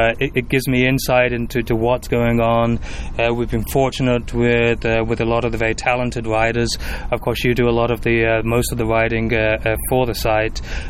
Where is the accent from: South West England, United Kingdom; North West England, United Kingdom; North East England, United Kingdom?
North West England, United Kingdom; also born or lived in London / Cape Town, South Africa / New York, United States; now in Louisville, United States; I grew up in England. I grew up in the United Kingdom in the northwest of England. Spent most of my early adult life in London. Spent a little bit of time in Cape Town, South Africa, then moved to New York.